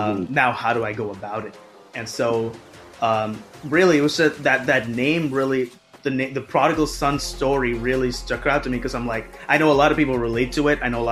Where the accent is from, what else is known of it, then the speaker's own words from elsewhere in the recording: Kerala, India; also born or lived in Middle East; I'm not Middle Eastern. I was just born in the Middle East. I am Indian. I'm South Indian. I'm called Malayali. Like, that's what they call us.